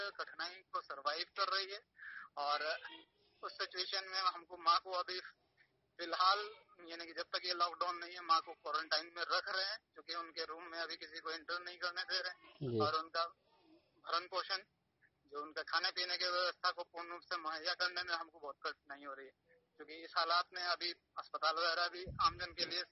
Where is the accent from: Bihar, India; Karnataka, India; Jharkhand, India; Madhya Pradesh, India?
Bihar, India; Munger; मैं मुंगेर हजरतगंज का निवासी हूँ।